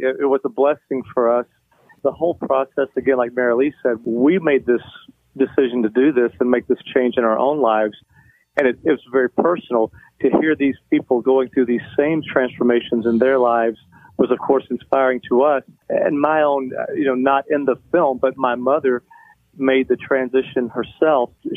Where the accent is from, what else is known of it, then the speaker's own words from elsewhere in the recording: the South, United States; I'm from the South. Everyone knows that in the South, we don't eat very healthy.